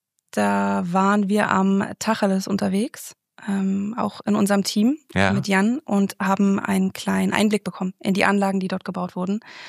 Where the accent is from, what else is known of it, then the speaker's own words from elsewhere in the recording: Berlin, Germany; also ich bin Berlinerin.